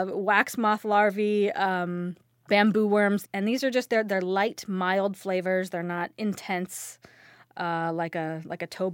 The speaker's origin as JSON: {"language": "English", "region": "California", "country": "United States", "lives_now": "Minnesota, United States", "said": "Well, actually, I'm from California, but I now live in Minnesota, and I've seen them here in the lakes"}